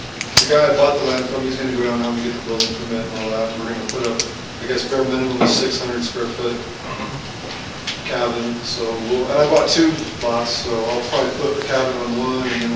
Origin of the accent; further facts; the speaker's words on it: Lamar, United States